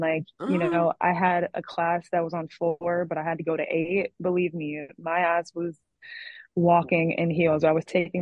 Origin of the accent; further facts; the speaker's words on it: Atlanta, Georgia, United States; I mean, I'm from Atlanta, born and raised. I mean, the way that I dress, like the way that I talk, act, all of that, like I said, that's very authentic to me.